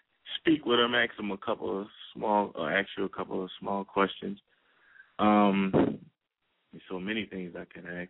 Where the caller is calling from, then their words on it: Baltimore, Maryland, United States; I'm calling from Baltimore.